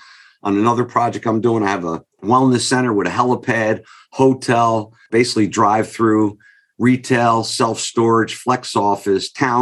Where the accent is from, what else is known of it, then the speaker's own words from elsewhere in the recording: New York, United States; I joke with people, since I'm from New York, it's like the mafia.